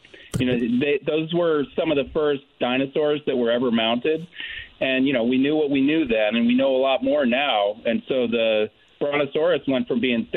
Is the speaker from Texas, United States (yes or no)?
no; Connecticut, United States; I'm not making this up, but I grew up in Connecticut, too.